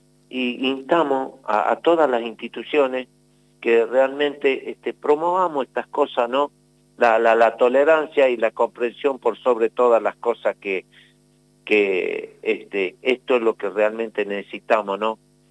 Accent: Argentina; como argentino

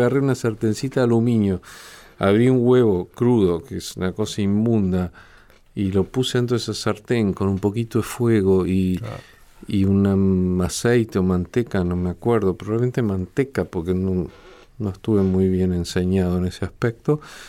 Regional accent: Argentina; O sea, nos preguntamos como argentinos

